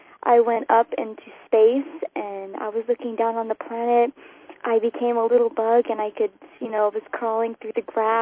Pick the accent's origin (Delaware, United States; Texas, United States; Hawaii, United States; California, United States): Hawaii, United States; We're from Hawaii.